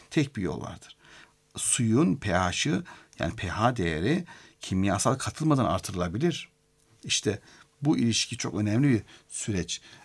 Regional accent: Black Sea Region, Turkey; Mesela ben Karadenizliyim. O yaylalara su inanılmaz güzel.

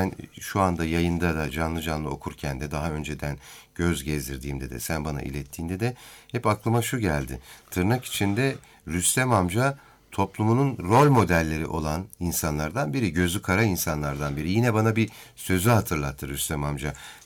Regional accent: Keçiören, Ankara, Turkey; ben, Keçiören'den yani o en Ankara'da en sağlıklı havanın olduğu yer olduğu söylenir ki sanatoryumda biliyorsun oradadır.

